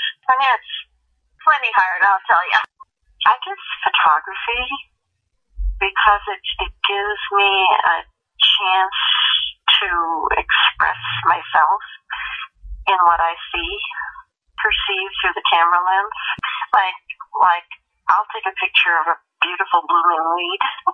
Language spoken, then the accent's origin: English; St. Paul, Minnesota, United States; Yes, I was born and raised in St. Paul. And my mother was all Norwegian. My dad was all Danish.